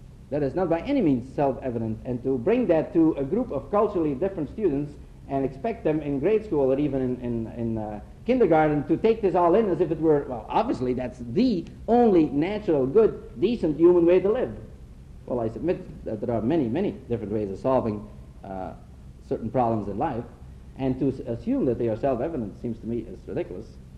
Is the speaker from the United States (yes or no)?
no; Belgium; I came from Belgium. I was brought up in Belgium